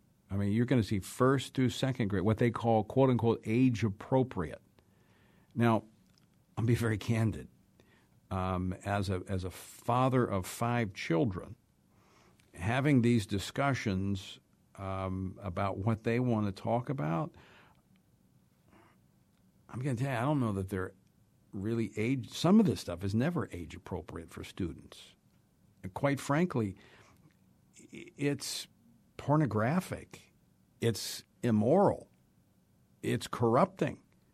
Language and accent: English; Louisiana, United States; model legislation that was in my home state of Louisiana